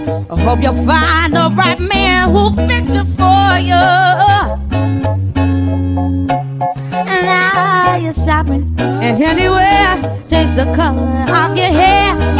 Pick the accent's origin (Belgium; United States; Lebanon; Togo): Belgium; Florenville, Wallonia; On est d'ici, on est de Florentville, oui.